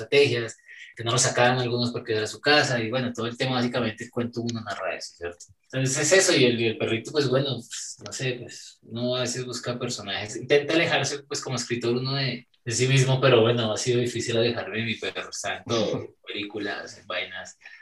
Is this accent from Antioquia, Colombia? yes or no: no; Bogotá, Colombia; también soy putamente urbano, me crié en el centro de la capital